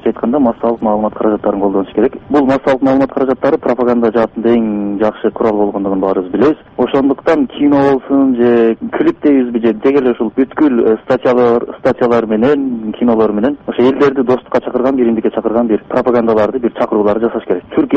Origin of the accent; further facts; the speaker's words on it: Bishkek, Kyrgyzstan; мен Бишкектен болом.